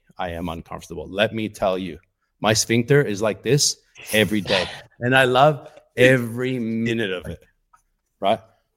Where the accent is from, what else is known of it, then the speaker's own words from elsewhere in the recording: Canada; now in Australia; I came from Canada to Australia, knowing nobody.